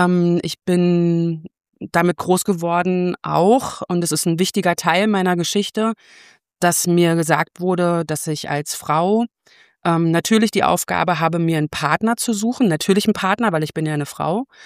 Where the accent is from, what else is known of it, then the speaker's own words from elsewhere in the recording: Eberswalde, Brandenburg, Germany; Ich bin geboren und groß geworden in Eberswalde. Das ist zu Ostzeiten eine 70.000 Einwohnerinnenstadt gewesen. Und so eine klassische Kreisstadt, hat man früher dazu gesagt.